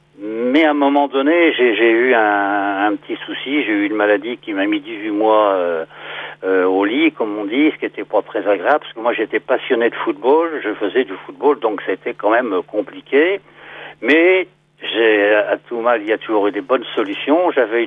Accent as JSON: {"language": "French", "town": "Nantes", "region": "Pays de la Loire", "country": "France", "tie": "born or raised there", "said": "Je suis né à Nantes. Pour moi, c'est la Bretagne. Et je suis né en 1945 et j'ai beau faire tous les petits calculs, ça fait quand même 75 ans."}